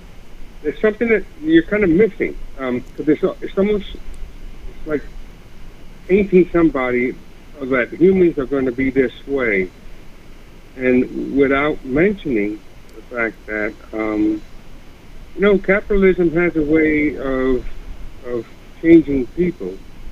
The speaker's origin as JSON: {"language": "English", "region": "New York", "country": "United States", "tie": "born or raised there", "lives_now": "Virginia, United States", "said": "Yes, sir. I'm a New Yorker. I grew up there."}